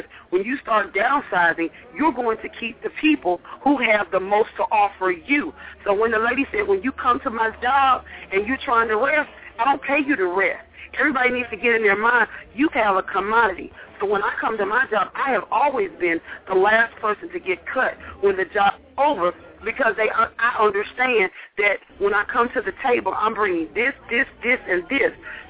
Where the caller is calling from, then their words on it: Atlanta, Georgia, United States; I'm calling from Atlanta, and my comment is this.